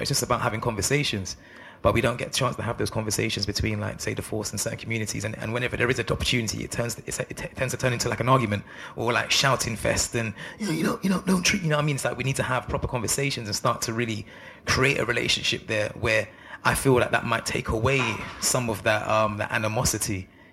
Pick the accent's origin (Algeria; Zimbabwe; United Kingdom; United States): United Kingdom; London; Growing up where I grew up in Northwest London